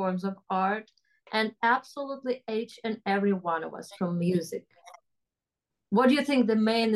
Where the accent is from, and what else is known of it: Ukraine